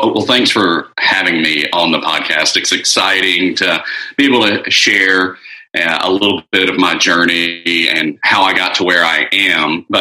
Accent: Birmingham, Alabama, United States; So I grew up in the Deep South in Birmingham, Alabama. You would never know that from my Southern drawl

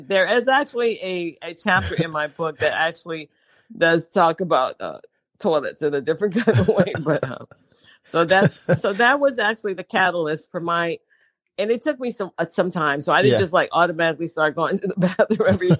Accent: New Orleans, Louisiana, United States; I would periodically just tell people how I grew up in New Orleans and all of that, and growing up in abject poverty and, you know, surrounded by lots of crime.

